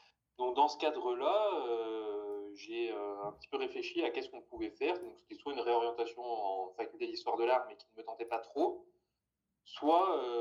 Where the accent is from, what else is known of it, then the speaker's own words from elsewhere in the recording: Auvergne-Rhône-Alpes, France; parce que je viens à côté de Saint-Étienne